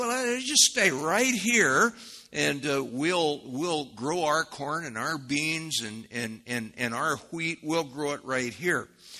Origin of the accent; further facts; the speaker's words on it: Midwest, United States; And because we're from the Midwest, right? We have pure speech here.